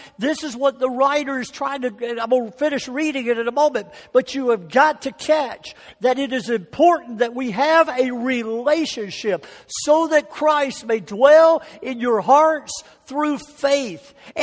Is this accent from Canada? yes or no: no; Southern United States, United States; but I'm from the South, so I think I have a right to say this.